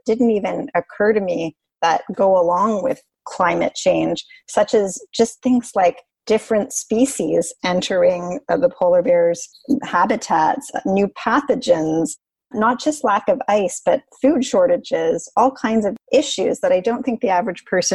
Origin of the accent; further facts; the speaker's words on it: Canada; And especially being Canadian, I just think it's really crucial that Canadians